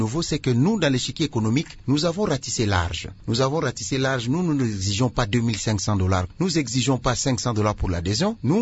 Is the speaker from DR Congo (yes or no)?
yes; DR Congo; on demande, nous, en tant que Congolais, sachant que le président de la République actuelle, Félix Tshisekedi Tshilombo